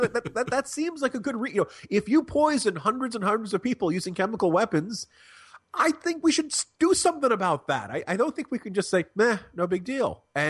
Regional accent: New Jersey, United States; accent: New Jersey; I've went through an extensive dialect program to lose my New Jersey accent early in my life.

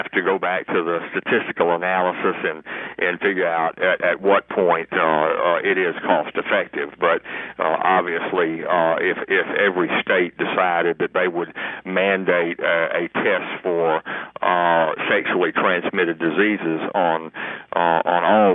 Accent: Atlanta, Georgia, United States; Emory University in my hometown of Atlanta

